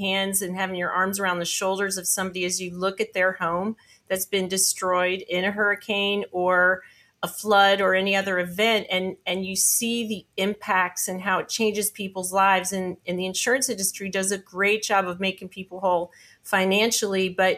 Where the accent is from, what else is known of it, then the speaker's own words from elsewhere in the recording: East Coast, United States; also born or lived in Florida; In my own personal story, I grew up on the East Coast of the U.S., the Delmarva, Maryland, Virginia, D.C., and then migrated when my father moved us down to Florida.